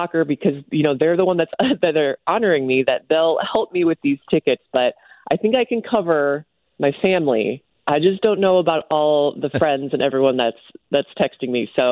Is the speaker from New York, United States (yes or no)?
no; St. Louis, Missouri, United States; And so for me, just personal experience growing up in St. Louis, the access that I had to the sport, you don't see in a lot of cities in the U.S.